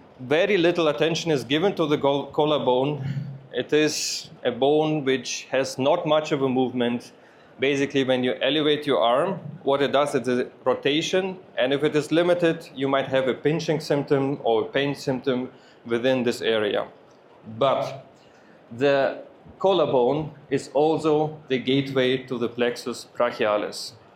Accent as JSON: {"language": "English", "country": "Germany", "said": "The only thing you know that I am from Germany and I'm a physical therapist."}